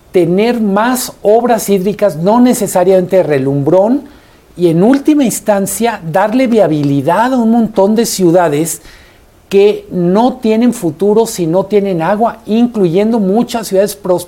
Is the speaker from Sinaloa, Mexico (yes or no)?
no; Guadalajara, Jalisco, Mexico; Como sabrán, soy de Guadalajara.